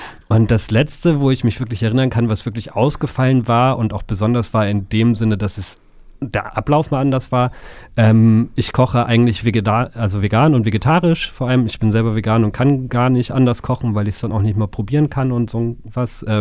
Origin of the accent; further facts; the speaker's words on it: Coburg, Bavaria, Germany; Und ich komme ursprünglich aus Coburg und mir war schon die Nähe noch zu Hause oder zu meinem Zuhause damals wichtig.